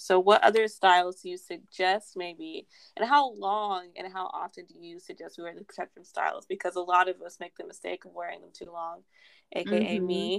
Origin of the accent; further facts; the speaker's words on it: Houston, Texas, United States; now in California, United States; I'm from Houston, Texas originally. Shout out to H-Town.